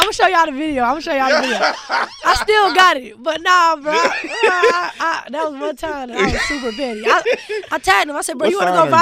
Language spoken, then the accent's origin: English; Savannah, Georgia, United States; even when I was little, like, 7, because growing up in Savannah, I always got free stuff